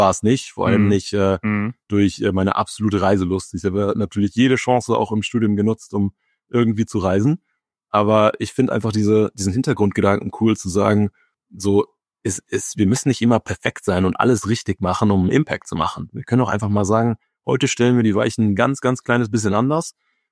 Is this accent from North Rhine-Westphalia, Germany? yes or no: yes; North Rhine-Westphalia, Germany; Ich bin ja hier im Rheinland aufgewachsen, keine Seglerfamilie, auch keine Ruderfamilie tatsächlich.